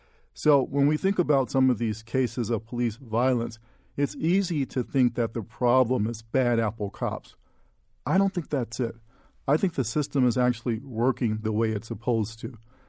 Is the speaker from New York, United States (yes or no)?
no; Chicago, Illinois, United States; growing up in Chicago as a young black man, I had so many unpleasant experiences with the cops